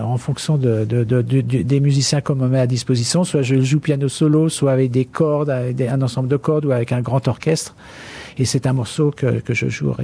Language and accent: French; France; je suis français